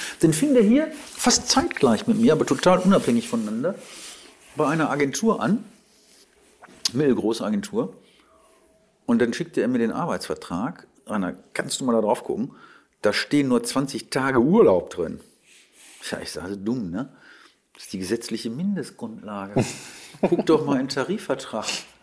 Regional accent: Wuppertal, North Rhine-Westphalia, Germany; In meiner Heimatstadt Wuppertal ist ein Kleinod von Agenturen.

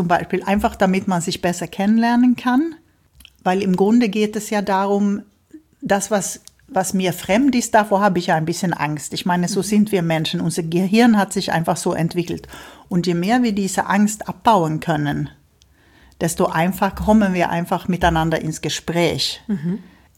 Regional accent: Sweden; Nein, wir kommen alle aus Schweden

